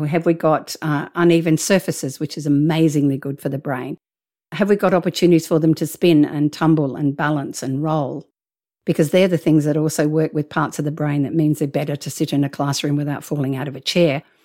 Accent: Australia; hang on, I'm Australian. We've got sharks, crocodiles, and all sorts of five-all danger.

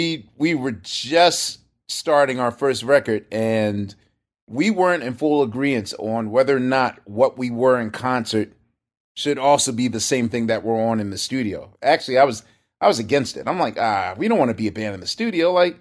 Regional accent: Philadelphia, Pennsylvania, United States; you know, I come from Philly

